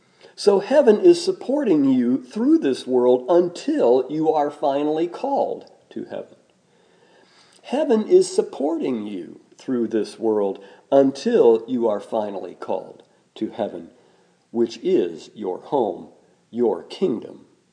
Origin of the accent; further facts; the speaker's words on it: Midwest, United States; Is that because I was raised in the Midwest or because I was the son of a farmer?